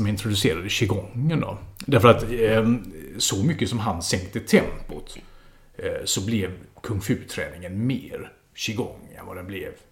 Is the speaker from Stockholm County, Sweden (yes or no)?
no; Gothenburg, Västra Götaland County, Sweden; Jag är 45 år, från Göteborg från början, boende i Skåne.